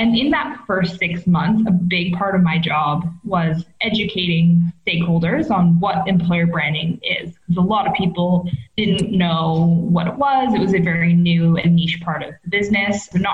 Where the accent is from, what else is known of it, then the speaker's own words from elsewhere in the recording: Canada; moved away as an adult; now in Sydney, Australia; based here in Sydney, Australia. If you can't tell from my funny accent, I am originally from Canada